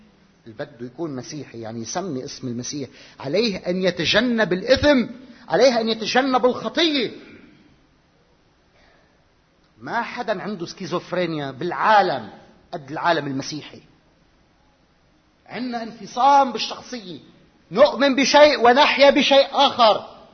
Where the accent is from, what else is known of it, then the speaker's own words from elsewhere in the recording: Beirut, Beirut Governorate, Lebanon; بذكر لما كنت طفل وعم بكبر، وأنا خلقت بمجتمع بحي في بيروت إسلامي مسيحي معاً في تعايش